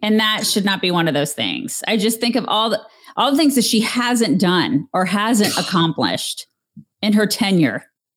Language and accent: English; Atlanta, Georgia, United States; I mean, I'm from Atlanta. I grew up in Atlanta, as did your husband.